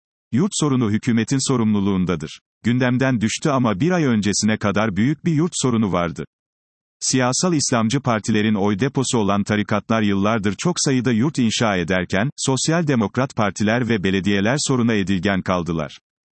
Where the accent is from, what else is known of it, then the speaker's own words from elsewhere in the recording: Gölköy, Ordu, Turkey; born there; Ben Ordu Gölköy doğumluyum. Bizim yaşadığım bölgede Dev Yol hakimdi.